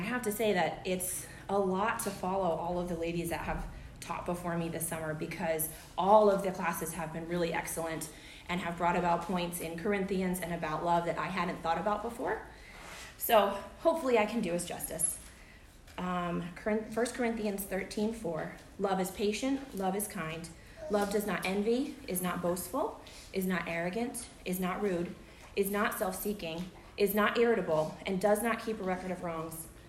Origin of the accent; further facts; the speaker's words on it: East Coast, United States; I'm from the East Coast, so all of this stuff, I'm like